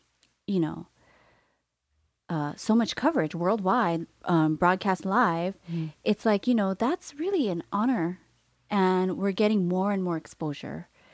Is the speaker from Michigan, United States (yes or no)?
no; Honolulu, Hawaii, United States; although I was born and raised in Hawaii, I was from Honolulu.